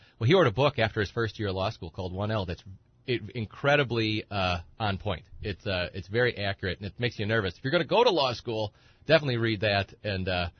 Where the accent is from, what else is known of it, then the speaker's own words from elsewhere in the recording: Edgar, Wisconsin, United States; I'm from Edgar. Everybody knows, or a lot of people know. I'm from the area. I went to Madison for my undergrad degree and went to University of Minnesota for my law degree. Wanted to see if I liked the metro area, and then wanted to come back here.